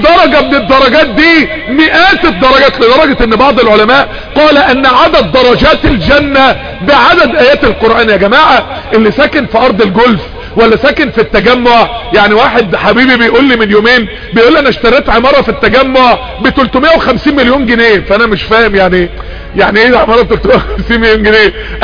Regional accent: Mansoura, Dakahlia, Egypt; عندنا في المنصورة في ناس ساكنة على المشاية

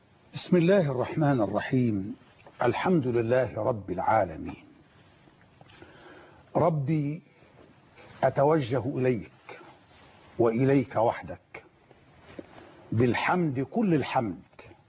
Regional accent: Egypt; لأن بلدنا مصر بلد إسلامي

